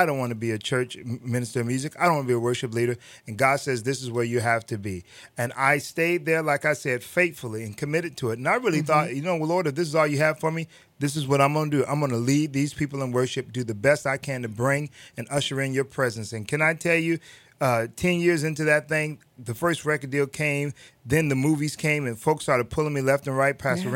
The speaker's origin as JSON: {"language": "English", "town": "Los Angeles", "region": "California", "country": "United States", "said": "Los Angeles, California."}